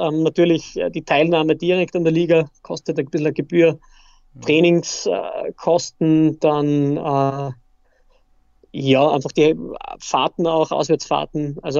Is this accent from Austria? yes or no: yes; Austria; Bei uns in Österreich